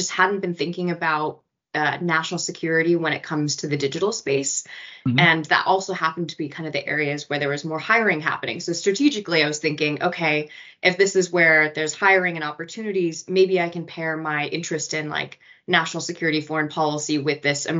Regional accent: San Diego, California, United States; now in London, United Kingdom; So I'm from San Diego, so I spent some time there.

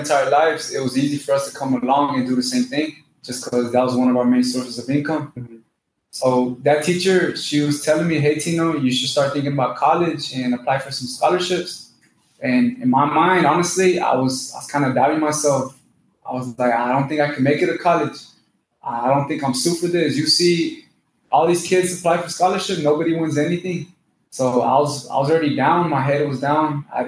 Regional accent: Florida, United States; So my background is, I come from Florida.

